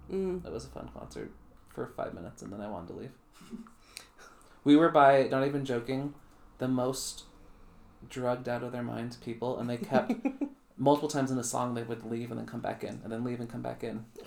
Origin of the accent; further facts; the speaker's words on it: Provo, Utah, United States; born there; now in Linden, United States; I live about 12 miles from the hospital I was born in.